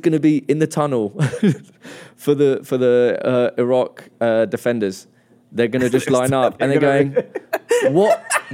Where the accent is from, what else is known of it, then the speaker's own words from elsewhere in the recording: England, United Kingdom; this is why this is from a position of privilege as the English people, right?